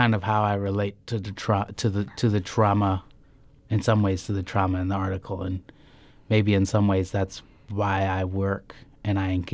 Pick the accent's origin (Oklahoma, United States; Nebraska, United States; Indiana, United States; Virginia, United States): Nebraska, United States; Norfolk; And I grew up in Norfolk, Nebraska, with my all-white family. You know, in Norfolk, Nebraska, in a very small town.